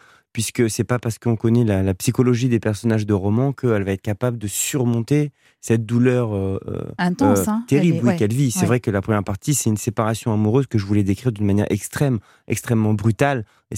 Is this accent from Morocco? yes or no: no; Paris, Île-de-France, France; Mes grands-parents étaient à Perpignan, mais c'est vrai que voilà, moi, je suis né à Paris, j'ai toujours vécu.